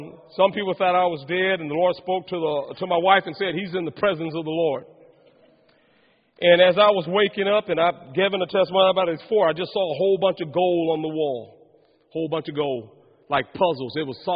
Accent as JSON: {"language": "English", "town": "Denver", "region": "Colorado", "country": "United States", "tie": "born there", "said": "And they moved from Alabama in 1955. And I was born in Denver, Colorado."}